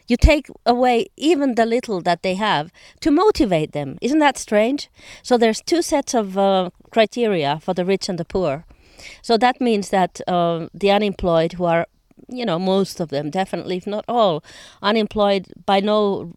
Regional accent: Finland; I'm from Finland

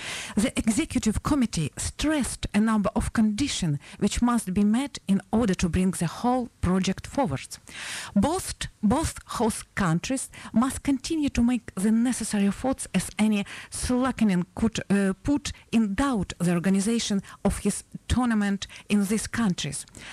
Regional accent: Ukraine; I'm not really a football fan, but I'm from Ukraine.

